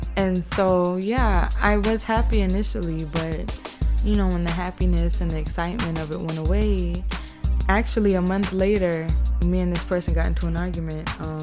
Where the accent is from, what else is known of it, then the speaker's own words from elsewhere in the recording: United States; I'm American. And this person is Jamaican, but my family's Jamaican. So I call myself Jamaican.